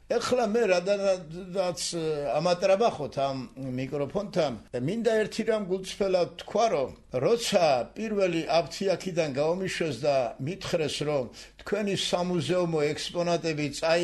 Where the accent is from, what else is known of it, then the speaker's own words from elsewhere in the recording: Likhauri, Guria, Georgia; მე სწორედ ლიხაურიდან და ჩემი ბავშვობიდან მოვდივარ